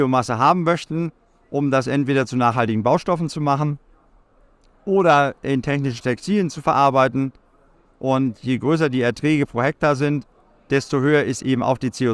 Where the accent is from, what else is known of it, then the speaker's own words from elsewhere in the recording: Lower Saxony, Germany; ich bin gebürtig aus der Lüneburger Heide, bin 55 Jahre alt